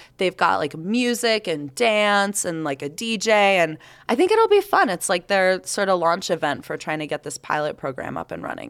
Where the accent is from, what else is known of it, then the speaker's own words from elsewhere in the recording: the South, United States; Like, I grew up in the South.